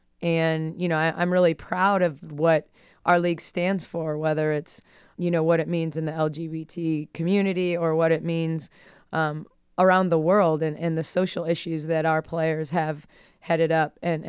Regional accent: Wisconsin, United States; also born or lived in Iowa; I grew up in Wisconsin and in Iowa

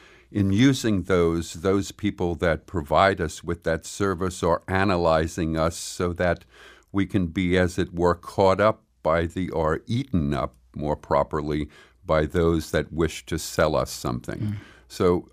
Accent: New Orleans, Louisiana, United States; As I said, I'm from New Orleans, but I got to witness the presence of evil in a very ordinary way.

